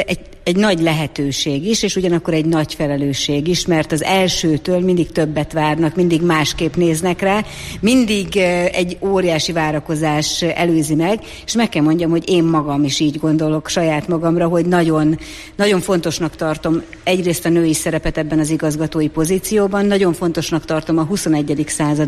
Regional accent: Jászberény, Jász-Nagykun-Szolnok, Hungary; Én Jászberényből származom. Nagyon fontos számomra, hogy én egy jász közösségben, a jász emberek között nőttem föl.

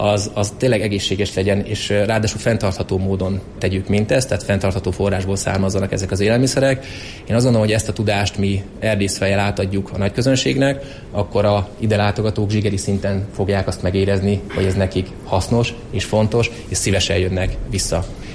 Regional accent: Miskolc, Borsod-Abaúj-Zemplén, Hungary

